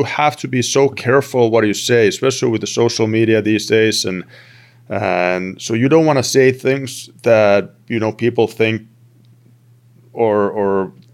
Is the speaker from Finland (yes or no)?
yes; Turku, Southwest Finland, Finland; English is a second language; when I played for my hometown team in Finland, in TPS, it would be the same thing there.